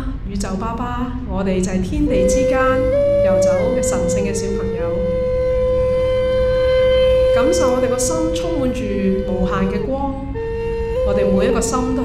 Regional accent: Hong Kong; 我哋香港人，全部嘅香港人

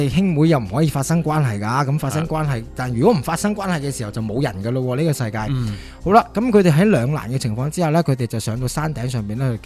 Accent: China; 点解我哋叫做我哋将我哋会定伏羲为我哋中国人嘅始祖咧？

